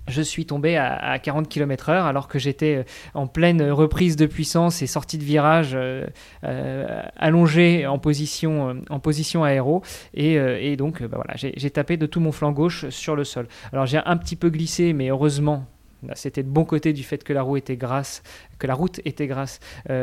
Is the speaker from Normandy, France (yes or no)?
yes; Normandy, France; Alors je me permets de critiquer les Normands, je suis normand moi-même.